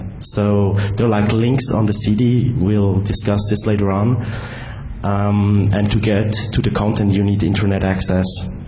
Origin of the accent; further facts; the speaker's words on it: Switzerland; English is a second language; I'm from Switzerland, and I'm senior security analyst with a well-known Swiss pen test and security review company.